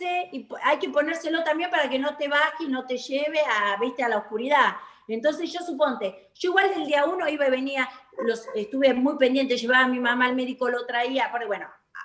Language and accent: Spanish; Argentina; soy argentina